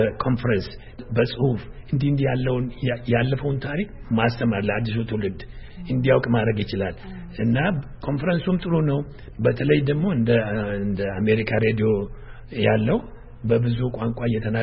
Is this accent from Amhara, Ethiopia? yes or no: no; Dembi Dolo, Oromia, Ethiopia; ኦሮምኛ እናገራለሁ። እኔ ከደምቢዶሎ ነኝ፣ ከወለጋ። … እያልኩ ነው የምናገረው። እኔ አማራና ኦሮሞ ነኝ። ያ ምንድነው የሚያደርገኝ? ንጹህ ኢትዮጵያዊ ነኝ። ለኦሮሞ አይደለሁ፣ ለአማራ አይደለሁ።